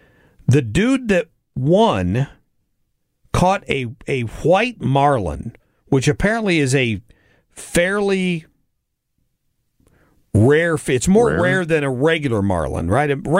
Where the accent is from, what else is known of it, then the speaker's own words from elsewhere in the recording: Minnesota, United States; I remember growing up, and my dad took me fishing up in Minnesota, northern Minnesota